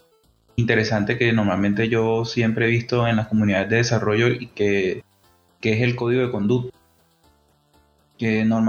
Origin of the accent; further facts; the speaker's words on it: Barranquilla, Atlántico, Colombia; moved away as an adult; also born or lived in Chile; yo viví mucho tiempo en Chile. Yo soy colombiano, pero migré a Chile en el 2012 y viví 10 años allá. Entonces, viví el tema de la comunidad de desarrollo, lo viví más allá, porque en Colombia, bueno, yo soy de Barranquilla